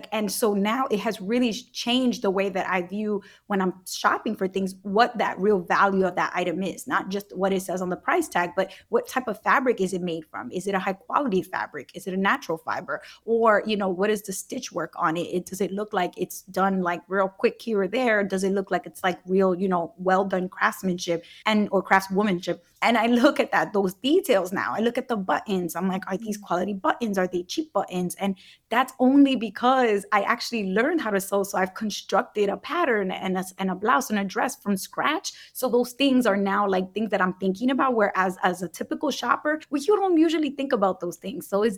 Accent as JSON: {"language": "English", "town": "Brooklyn", "region": "New York", "country": "United States", "tie": "born or raised there", "said": "like in my community growing up in Brooklyn"}